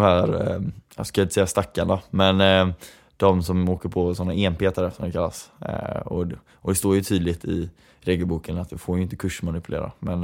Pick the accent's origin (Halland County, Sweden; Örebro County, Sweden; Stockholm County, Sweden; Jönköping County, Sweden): Halland County, Sweden; Kungsbacka; egentligen kommer jag från Kungsbacka från början, men jag har flyttat en hel del lite fram och tillbaka. Så jag brukar säga Västra Götaland-regionen generellt sett.